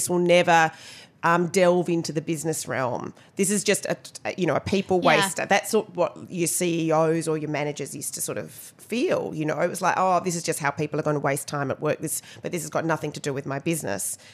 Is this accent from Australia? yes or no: yes; Australia; But because I'm Aussie, the whole Aussie rules thing to me is football.